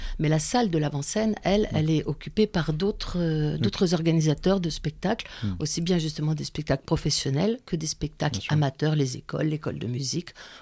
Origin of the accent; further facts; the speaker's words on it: Grand Est, France; now in Argenton-sur-Creuse, France; Moi je suis alsacienne